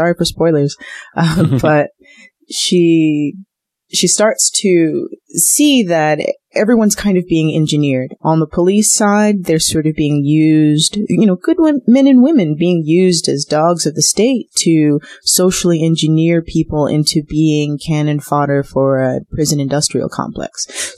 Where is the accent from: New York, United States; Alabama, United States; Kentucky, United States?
New York, United States; Harlem; growing up in an area like I grew up in Harlem, so I could relate to the character.